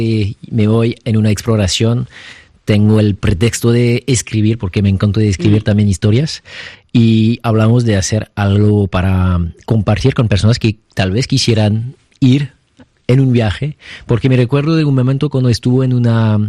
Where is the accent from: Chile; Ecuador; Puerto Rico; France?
France; Lo que yo hago como explorador francés es una repetición de lo que hicieron los pueblos antes de nosotros.